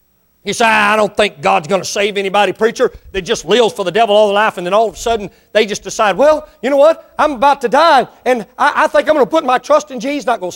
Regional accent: Mississippi, United States; born there; I'm not real smart. I was born in Mississippi. I did graduate school though.

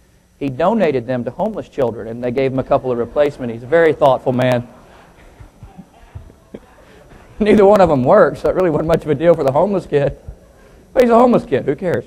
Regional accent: Waco, Texas, United States; born there; It's good to be here. I was born in Texas. I was born in Waco, Texas. Waco, Texas, just a few yards from Uncle Dave's house.

